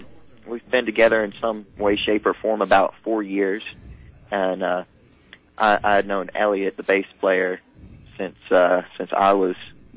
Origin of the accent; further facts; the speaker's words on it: Deep Gap, North Carolina, United States; We're from Deep Gap, North Carolina.